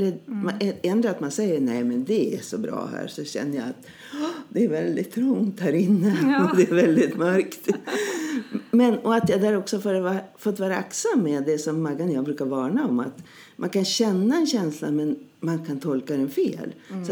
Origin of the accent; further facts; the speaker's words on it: Härnösand, Västernorrland County, Sweden; now in Stockholm, Sweden; Jag kommer ursprungligen ifrån Härnösand, från Norrland, men bor i Stockholm numera.